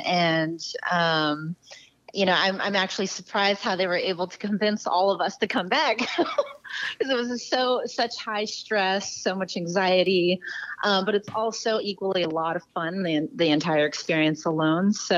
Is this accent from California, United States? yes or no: yes; Los Angeles, California, United States; now in San Francisco, United States; I am. Yeah, I live up here, but I grew up in Los Angeles, so I kind of spend my time between both cities.